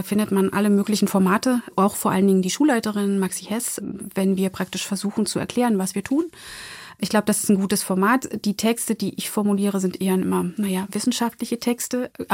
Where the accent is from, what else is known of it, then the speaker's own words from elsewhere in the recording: Saxony, Germany; Ich komme aus der Region aus Ostsachsen, eine Region, die in der ländlichen, ja, wirklich ländlichen Situation sind